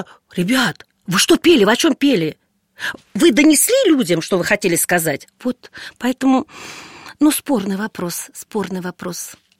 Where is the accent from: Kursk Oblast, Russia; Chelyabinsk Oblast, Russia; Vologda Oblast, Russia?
Kursk Oblast, Russia; also born or lived in Moscow; Я приехала из Москвы, из Курской области, с простой деревни, 100 километров от Курска